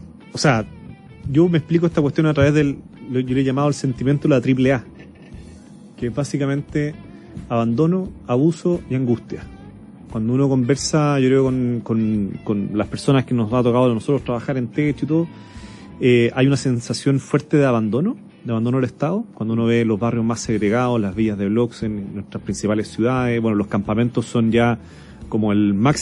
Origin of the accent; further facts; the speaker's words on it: Chile; eso es algo que está súper en el ADN de nosotros como chilenos y chilenas